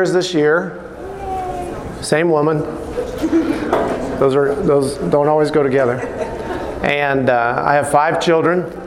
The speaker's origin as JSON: {"language": "English", "town": "Denver", "region": "Colorado", "country": "United States", "tie": "born or raised there", "lives_now": "Billings, United States", "said": "I'm a Westerner, born and raised in Denver, graduated from Boulder High School."}